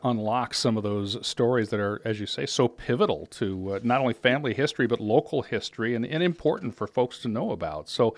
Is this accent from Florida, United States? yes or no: no; Dubuque, Iowa, United States; because I'm from Dubuque originally.